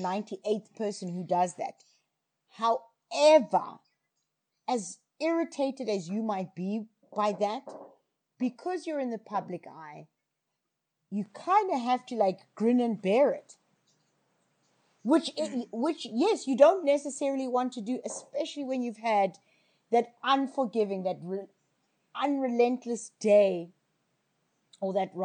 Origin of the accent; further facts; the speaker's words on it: South Africa; as a South African, I see this very, very differently from you guys.